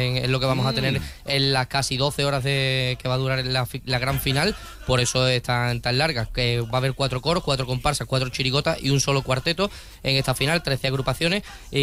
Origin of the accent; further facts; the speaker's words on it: Cádiz, Andalusia, Spain; déjame que me suelte mi pequeño speech como gaditano